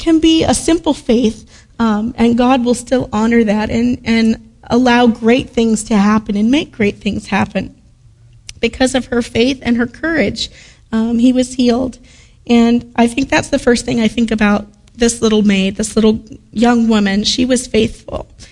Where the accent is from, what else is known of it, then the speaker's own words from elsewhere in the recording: Pakistan; born there; she was born in the same country that both my dad, your pastor, and I was born in Pakistan